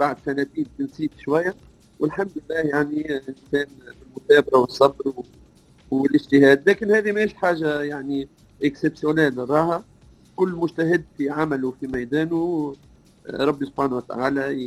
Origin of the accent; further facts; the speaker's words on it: Tunisia; ما كانش عندي عروض كبيرة لا من بلدي تونس ولا من ربما من خارج بلدان الخليج، رغم اني كانت عندي تجارب في الامارات كمدير فني، كنت في 2008 اظن في نادي اهلي دبي